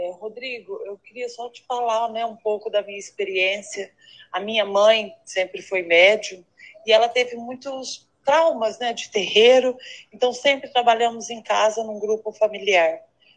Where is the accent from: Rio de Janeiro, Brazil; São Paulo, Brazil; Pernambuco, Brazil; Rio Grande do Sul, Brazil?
São Paulo, Brazil; sou aqui do interior de São Paulo.